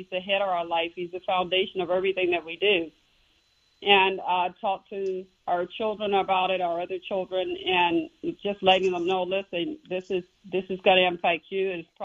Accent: Jacksonville, Florida, United States; I am from Jacksonville, Florida, born and raised.

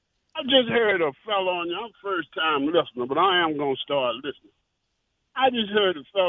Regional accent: South Carolina, United States; And I was raised in South Carolina.

